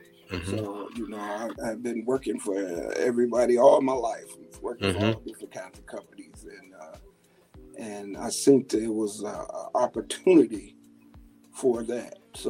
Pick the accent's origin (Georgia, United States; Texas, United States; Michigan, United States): Michigan, United States; Muskegon Heights; So about me, I'm born and raised in Muskegon Heights. I'm 59 years old, so I'm born and raised and still